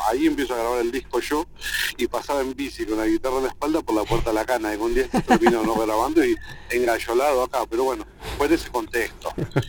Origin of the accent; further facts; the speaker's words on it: Carlos Tejedor, Buenos Aires Province, Argentina; Sí, cuando vivía en mi pueblo, soy de Carlos Tejedor